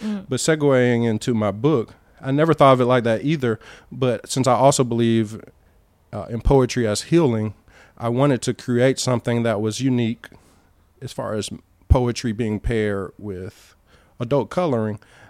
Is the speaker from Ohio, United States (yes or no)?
yes; Cleveland, Ohio, United States; born there; I was born in Cleveland, Ohio, middle class, lower income neighborhood with mostly all black children.